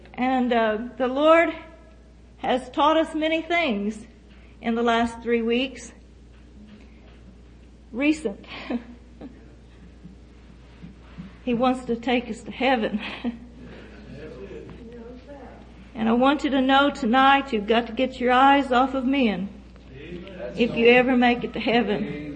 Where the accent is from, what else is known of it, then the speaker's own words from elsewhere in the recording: Oklahoma City, Oklahoma, United States; we're from Oklahoma City.